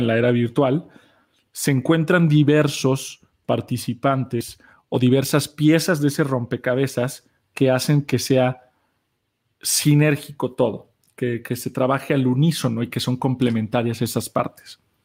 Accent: Guadalajara, Jalisco, Mexico; Guadalajara, donde yo estoy y de donde yo soy, es la ciudad, es el Silicon Valley de México, ¿no?

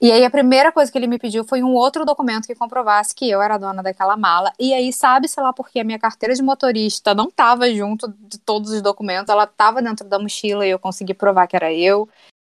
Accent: Brazil; E falou assim: você é brasileira? Aí eu falei: brasileira sou brasileira.

